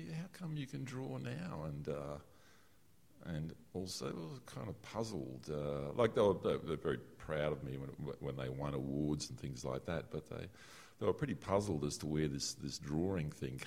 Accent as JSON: {"language": "English", "town": "Brisbane", "region": "Queensland", "country": "Australia", "tie": "born or raised there", "said": "I grew up in a suburb called Darra, which is out of, which is, well, at the time was a sort of outer semi-country almost suburb, with a, but also an industrial suburb with a big cement works. And and Brisbane's kind of semi-subtropical"}